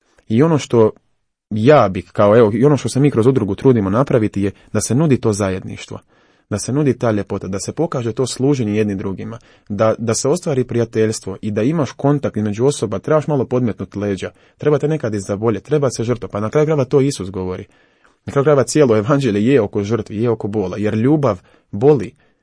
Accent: Croatia; Ja kao Hrvat

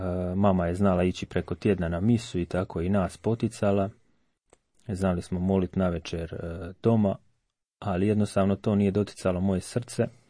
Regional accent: Ljubuški, Federation of Bosnia and Herzegovina, Bosnia & Herzegovina; born there; imam 26 godina, rođen sam u Ljubuškom, mjesto u Hercegovini.

